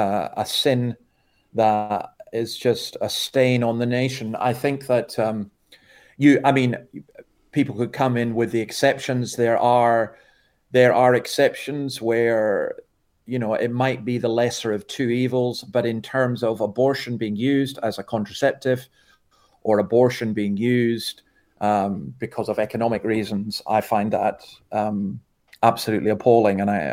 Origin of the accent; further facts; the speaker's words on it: Scotland, United Kingdom; And I'm a Scot, so me saying that's quite a good thing.